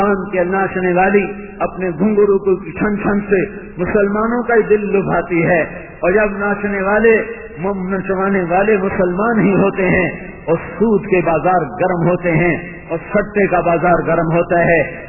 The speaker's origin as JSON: {"language": "Urdu", "town": "Tulamba", "region": "Punjab", "country": "Pakistan", "said": "ہماری جماعت تھی میرے اپنے علاقے میں تلمبے میں"}